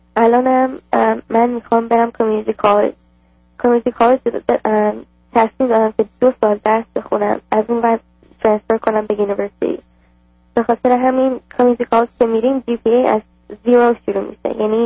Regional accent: Iran; also born or lived in Toronto; now in Dallas, United States; من از 1999 از ایران خارج شدیم اومدیم به تورنتو کانادا.

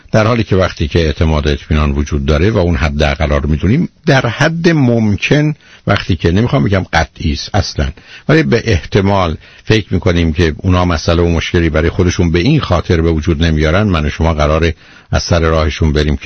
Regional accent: Iran; ما ایرانی هستیم

